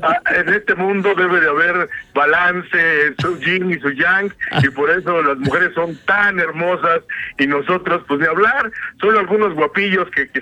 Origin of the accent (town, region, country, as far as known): Mexico